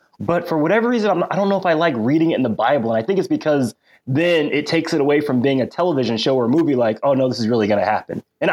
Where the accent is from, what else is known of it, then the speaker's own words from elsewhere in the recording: West Coast, United States; also born or lived in California; so I was born and raised in on the West Coast. I spent a little bit of my life in California